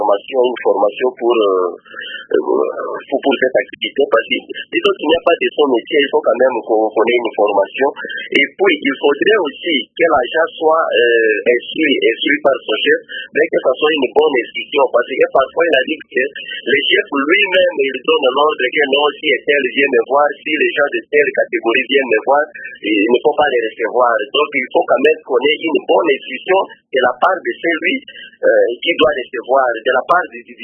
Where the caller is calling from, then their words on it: Fataki, Ituri, DR Congo; Je suis proche de Bounia, je suis à Fataki, proche de Bounia.